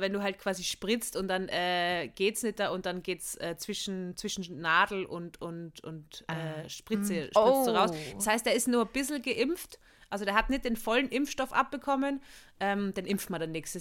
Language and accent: German; Austria; ich versuche es zu erklären als Österreicherin